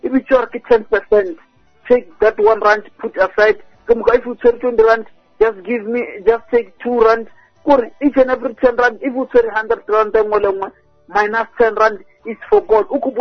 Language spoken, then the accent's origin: English; Kansas, United States; Just for a short … from Kansas.